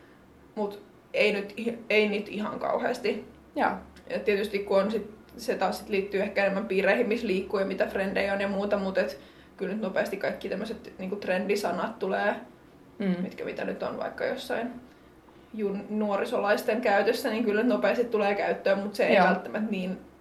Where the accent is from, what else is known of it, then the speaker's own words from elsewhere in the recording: Helsinki, Uusimaa, Finland; Varmasti musta kuulee, että mä oon helsinkiläinen, eikä niinkään, että mä oon vantaalainen.